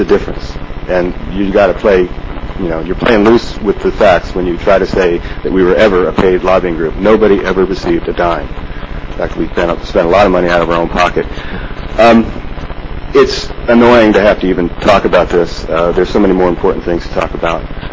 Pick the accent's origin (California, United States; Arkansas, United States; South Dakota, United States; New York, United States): California, United States; Atascadero; I'm still from Atascadero.